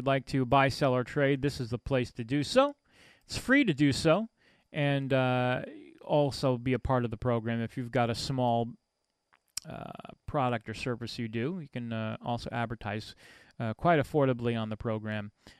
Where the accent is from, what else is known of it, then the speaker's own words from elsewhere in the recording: Massachusetts, United States; Taking a look now in my hometown, Massachusetts.